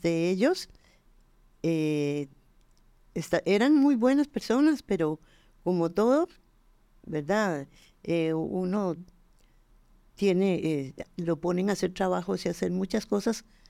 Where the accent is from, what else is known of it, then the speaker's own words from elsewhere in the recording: San José, Costa Rica; born there; Nací en San José.